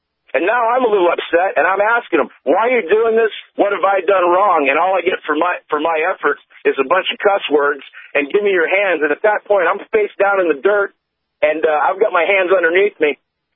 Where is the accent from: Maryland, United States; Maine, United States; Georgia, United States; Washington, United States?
Maine, United States; also born or lived in Oregon; now in North Dakota, United States; You know, I grew up in Maine, and I've dealt with them there. I spent several years in Oregon. I dealt with them there. And unfortunately, within a year of being here in North Dakota